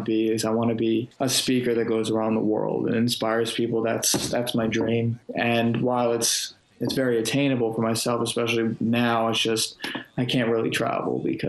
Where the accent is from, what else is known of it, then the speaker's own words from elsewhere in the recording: New Jersey, United States; I'm from Jersey